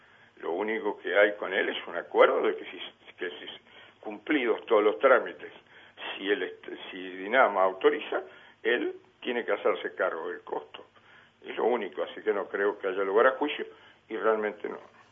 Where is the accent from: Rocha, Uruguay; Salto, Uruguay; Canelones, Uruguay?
Rocha, Uruguay; no somos los de Rocha los que atacamos, somos los que cuidamos ese patrimonio